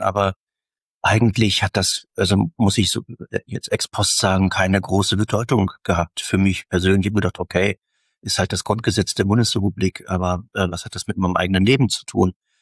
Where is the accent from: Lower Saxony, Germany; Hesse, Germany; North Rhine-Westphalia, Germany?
Lower Saxony, Germany; Ich bin in Niedersachsen zur Schule gegangen